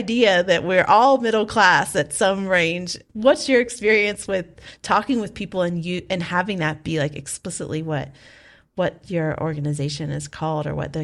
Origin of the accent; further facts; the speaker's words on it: Appalachia, United States; because I come from Appalachia and I was raised by coal miner's daughter, literally.